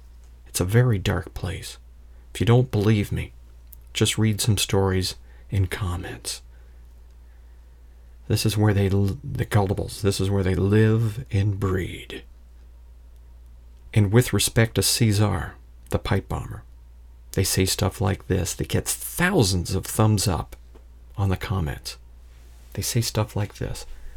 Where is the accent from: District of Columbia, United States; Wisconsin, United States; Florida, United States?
Florida, United States; West Palm Beach; And like I said, spinning records in an adult nightclub in West Palm Beach? My God, that's my hometown.